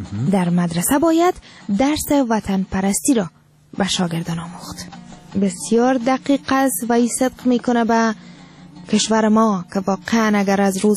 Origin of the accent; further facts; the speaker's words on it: Afghanistan; ما افغان هستیم